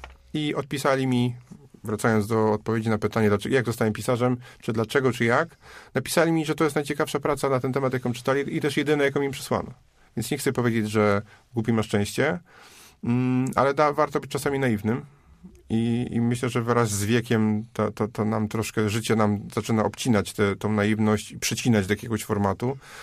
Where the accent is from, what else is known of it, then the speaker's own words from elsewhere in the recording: Kwidzyn, Pomeranian Voivodeship, Poland; born there; Urodziłem się w Kwidzynie, gdzie jest papiernia.